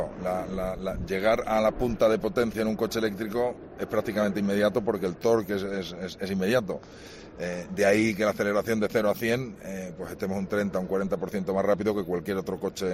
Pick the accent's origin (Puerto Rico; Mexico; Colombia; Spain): Spain; pues yo como español y estando en España